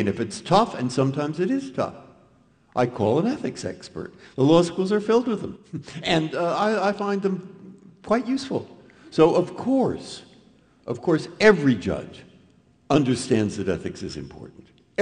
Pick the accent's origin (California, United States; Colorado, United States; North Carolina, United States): California, United States; San Francisco; because I grew up in San Francisco and knew about the public schools